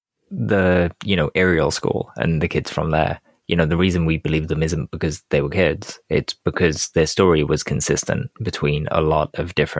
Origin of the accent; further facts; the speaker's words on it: Wales, United Kingdom; You'd be surprised at the aggro I get for just being Welsh.